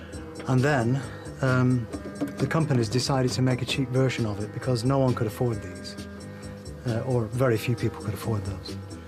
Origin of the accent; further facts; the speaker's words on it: North West England, United Kingdom; It's because I come from Lancashire.